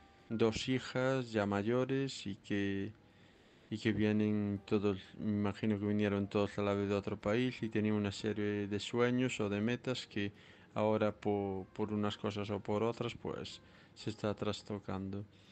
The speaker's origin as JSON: {"language": "Spanish", "town": "Santiago de Compostela", "region": "Galicia", "country": "Spain", "said": "de Santiago de Compostela."}